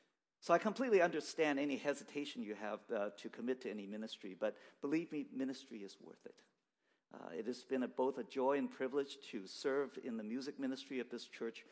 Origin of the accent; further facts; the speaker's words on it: San Francisco, California, United States; I grew up primarily in the North Beach and Chinatown areas of San Francisco.